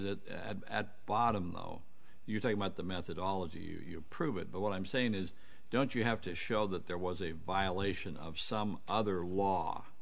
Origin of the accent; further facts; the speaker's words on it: California, United States; And, I am too. In California, we look to an underlying violation somewhere